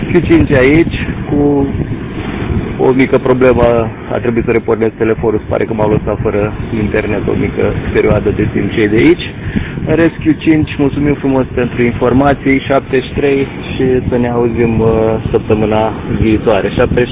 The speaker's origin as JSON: {"language": "Romanian", "town": "Iași", "region": "Iași County", "country": "Romania", "said": "Ca și domnul Petrică și eu sunt în portabil, plecat, se pare că suntem tot aproape unul de altul, că tot suntem amândoi din Iași, tot prin nordul Greciei."}